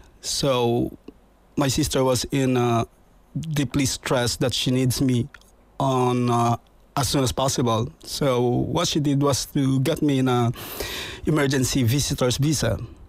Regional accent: Manila, Metro Manila, Philippines; now in Ireland; Originally, I'm from the Philippines

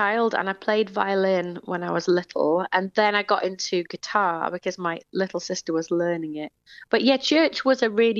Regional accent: Leeds, Yorkshire and the Humber, United Kingdom; There's three girls, and we grew up in Leeds.

